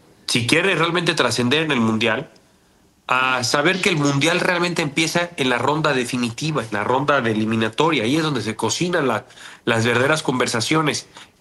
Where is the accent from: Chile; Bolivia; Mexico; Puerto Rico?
Mexico; a nosotros como mexicanos, como nunca hemos podido estar ahí